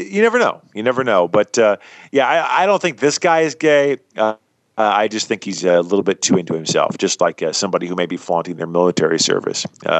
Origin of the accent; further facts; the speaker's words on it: Dallas, Texas, United States; from Dallas, Texas, saying thank you for joining us.